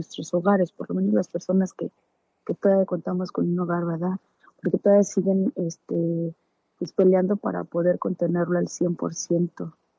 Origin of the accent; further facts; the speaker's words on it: Mexico; now in United States; porque yo como tal pues soy mexicana